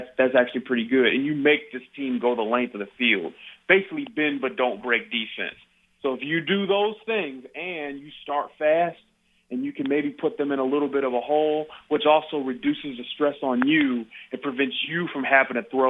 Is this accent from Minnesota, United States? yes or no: no; Detroit, Michigan, United States; now in Kansas City, United States; I'm not from Kansas City. I'm from Detroit, okay?